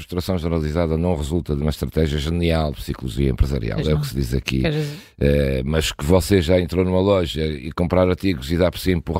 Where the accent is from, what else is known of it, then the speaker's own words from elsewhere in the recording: Porto, Portugal; born there; also born or lived in Angola; Eu nasci no Porto.